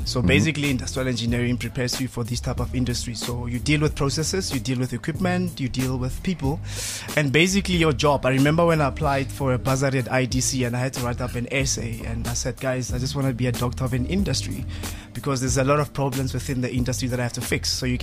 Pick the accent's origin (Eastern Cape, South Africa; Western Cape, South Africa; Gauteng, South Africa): Gauteng, South Africa; Mamelodi; also born or lived in Trinityville; I was born in Trinityville, 79, and then my parents moved to Mamelodi, and that's where it all started.